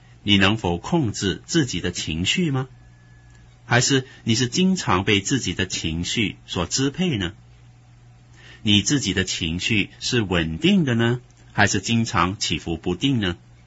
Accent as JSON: {"language": "Chinese", "country": "China", "said": "我是一个中国人，我受的是传统教育，很注重修养"}